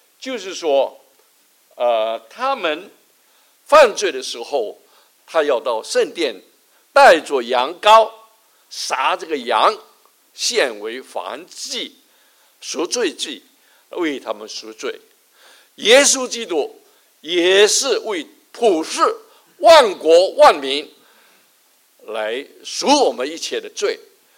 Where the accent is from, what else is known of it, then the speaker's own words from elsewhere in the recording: Chaozhou, Guangdong, China; Chinese is a second language; now in Guangzhou, China; 对不起，我用这个国语，因为国语不是我的母语，我是潮州人，所以可能的讲的时候不大流利，请各位原谅。后来我去到广州， 现在平常都是用广东话讲道听解啊